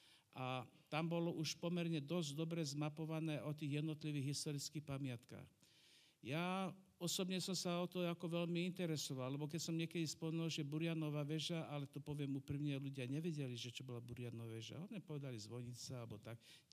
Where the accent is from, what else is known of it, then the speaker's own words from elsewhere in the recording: Trenčín Region, Slovakia; now in Žilina, Slovakia; Ja som sa v Žiline nenarodil, ja pochádzam zo stredného Považia. Moja spadová oblasť, my sme chodievali tak do Trenčína, už ako decka sme sa chodievali hrávať na hrad. A osud ma zavial sem, že som sa tu oženil.